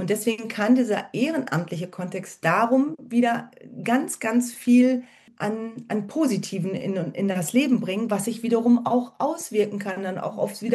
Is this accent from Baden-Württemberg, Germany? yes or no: yes; Birkendorf, Baden-Württemberg, Germany; Also ich habe als Kind da gespielt. Ne? Meine Eltern waren an der Bühne und wir kommen ja auch aus Birkendorf, meine Familie.